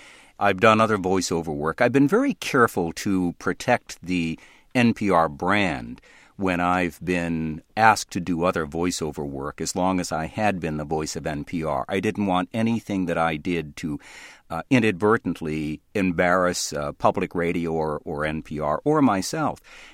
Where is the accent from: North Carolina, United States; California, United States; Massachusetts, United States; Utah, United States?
Massachusetts, United States; New Bedford; accent: New Bedford; I grew up in New Bedford, and as you said, because so many members of my family are from Provincetown, some still live there, and in Truro, I would spend many summers there, too. And I grew up with that New Bedford accent